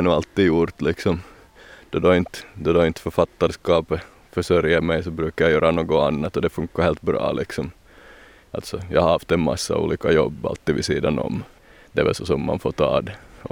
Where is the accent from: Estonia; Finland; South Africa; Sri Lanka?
Finland; Kokkola, Central Ostrobothnia; Alltså jag har nog jobbat länge på en bok om just Kokkola som är min hemstad.